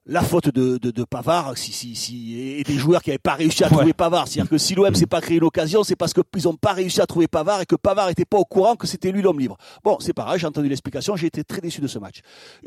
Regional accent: Italy; Et là, le mec, c'est parce que je suis italien.

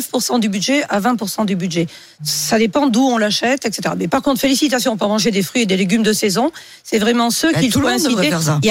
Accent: France; Et parce qu'on est français

